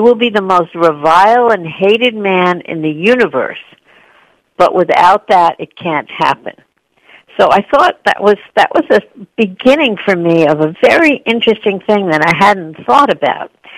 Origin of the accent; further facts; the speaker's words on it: Hicksville, New York, United States; I grew up in Hicksville, Long Island. Then it said, in the Citibank branch on North Broadway in Hicksville, Long Island. That was my branch as a kid.